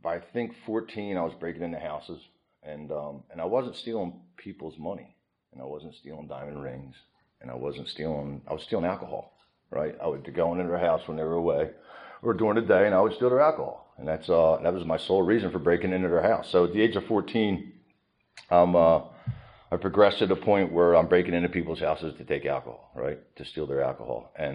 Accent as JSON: {"language": "English", "town": "Philadelphia", "region": "Pennsylvania", "country": "United States", "tie": "born or raised there", "said": "So I grew up in Northeast Philly, normal family, like I was raised good, didn't want for anything"}